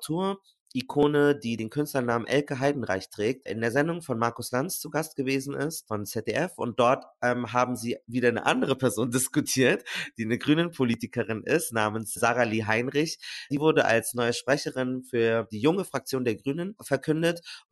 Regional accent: Munich, Bavaria, Germany; Ich komme aus München.

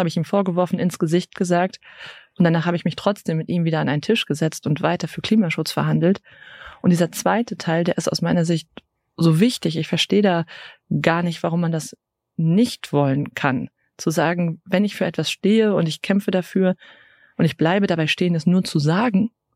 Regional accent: Rhineland, Germany; ich bin Rheinländerin

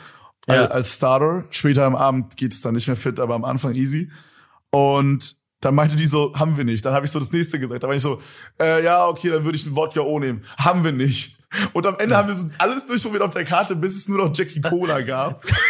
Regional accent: Berlin, Germany; Aber da geht man halt eigentlich nicht hin als Berliner so.

